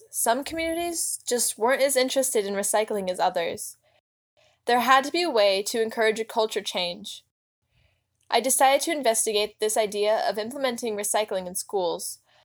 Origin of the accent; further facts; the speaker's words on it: Westland, Michigan, United States; My hometown, Westland, had curbside recycling